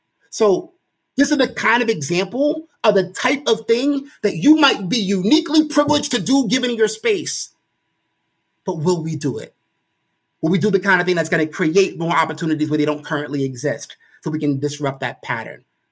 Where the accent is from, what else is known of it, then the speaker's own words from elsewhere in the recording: Brooklyn, New York, United States; Because I fundamentally feel that growing up in Brooklyn, New York, and our school system, had that been reversed, I think I would have been screwed.